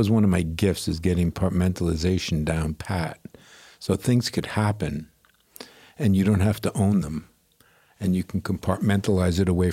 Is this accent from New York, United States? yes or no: yes; Great Neck, New York, United States; New York City and then Long Island.